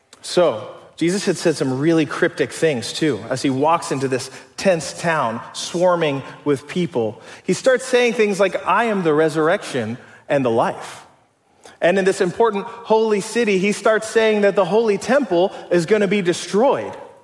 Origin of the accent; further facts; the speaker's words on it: Bellbrook, Ohio, United States; I grew up in Bellbrook, Ohio, nearby. It was an even smaller town when I was a kid in the 90s watching Space Jam.